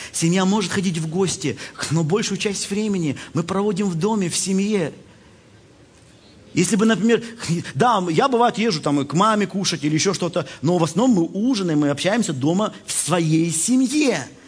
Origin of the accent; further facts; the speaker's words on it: Yekaterinburg, Sverdlovsk Oblast, Russia; говорят, ты откуда … Я говорю, из Екатеринбурга.